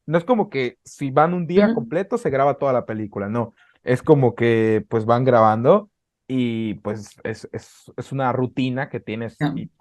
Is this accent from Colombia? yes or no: no; Mexico; yo tampoco como tanto picante, y es que soy mexicano